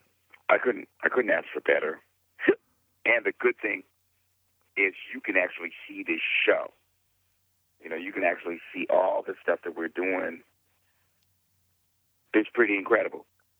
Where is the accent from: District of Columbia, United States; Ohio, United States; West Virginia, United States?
District of Columbia, United States; Washington; the minute I left, you know, Washington, D.C., my hometown, and decided to get into entertainment